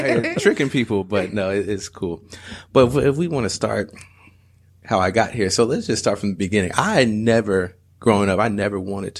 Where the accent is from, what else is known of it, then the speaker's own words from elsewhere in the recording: North Carolina, United States; And then we went to North Carolina and I grew up in North Carolina, you know, with my dad being a pastor.